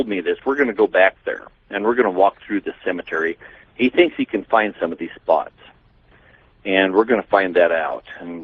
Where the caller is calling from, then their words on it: Sheridan, Wyoming, United States; Sheridan, Wyoming.